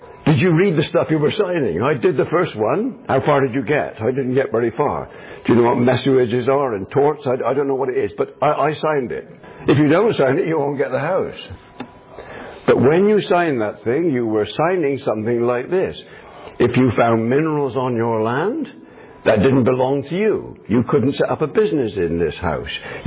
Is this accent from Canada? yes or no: no; England, United Kingdom; In England, I'm speaking as an Englishman, in UK, England anyway, churches can't own property.